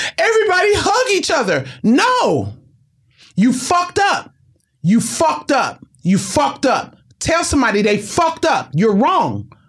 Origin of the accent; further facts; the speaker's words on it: Compton, California, United States; Have you been to Compton? Because I'm from Compton.